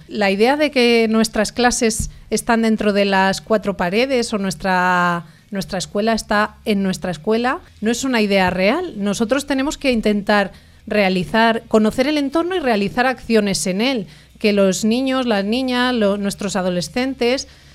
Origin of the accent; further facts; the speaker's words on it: Valladolid, Castile and León, Spain; porque somos de Valladolid y provincia.